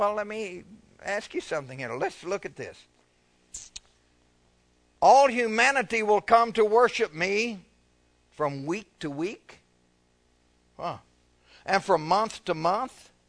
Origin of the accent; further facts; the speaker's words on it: Kentucky, United States; I'm from Kentucky. That's not easy for me.